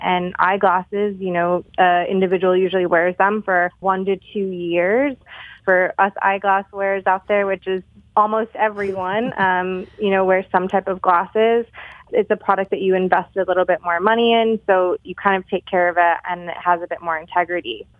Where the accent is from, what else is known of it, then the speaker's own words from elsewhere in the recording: Detroit, Michigan, United States; I'm a Michigan native, and I was back in my hometown of Detroit in early 2016